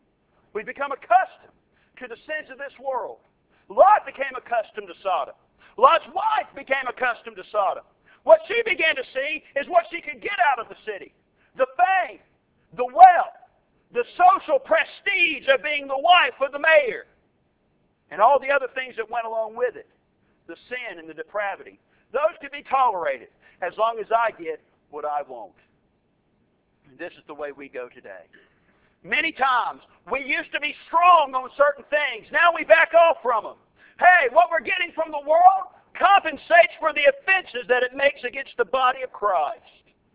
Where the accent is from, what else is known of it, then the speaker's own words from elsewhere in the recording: Macon, Georgia, United States; born there; Now, I was born in Macon, Georgia. None of y'all probably know where Macon, Georgia is, except for the Georgia folks in here.